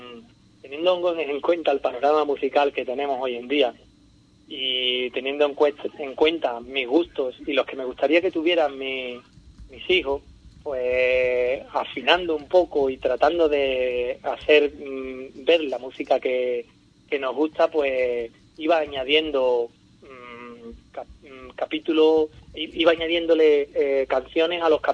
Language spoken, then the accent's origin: Spanish; Andalusia, Spain; como buen andaluz está claro